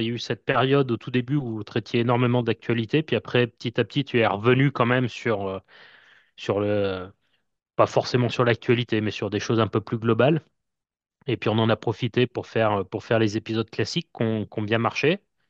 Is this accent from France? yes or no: yes; France; Vous l'avez compris, je suis des Europes en France.